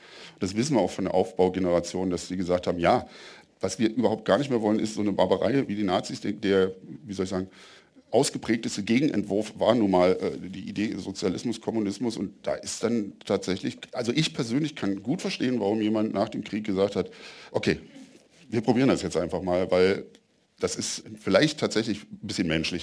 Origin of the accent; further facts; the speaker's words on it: Germany; Ich bin in der DDR geboren, ich bin da aufgewachsen